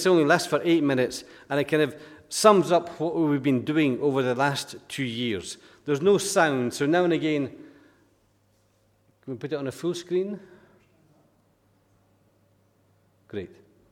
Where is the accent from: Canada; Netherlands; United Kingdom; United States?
United Kingdom; Muirhead, Scotland; moved away as an adult; also born or lived in West Lothian / Stirling / England; now in France; And I lived in West Lothian, Stirling, and I spent a few years in England as well. But I was born in Muirhead, in Lanarkshire.